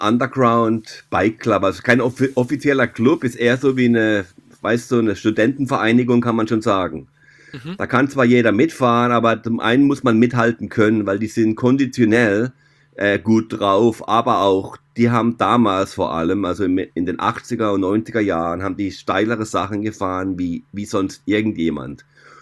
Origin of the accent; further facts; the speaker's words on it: Germany; Ich war ja immer so ein bisschen nationenlos, weil ich bin ja eigentlich Schweizer von der Nationalität, vom Pass her. Bin aber in Deutschland geboren und aufgewachsen, habe also eine deutsche Zunge und hatte auch eine deutsche Mutter, und Schweizer Vater eben.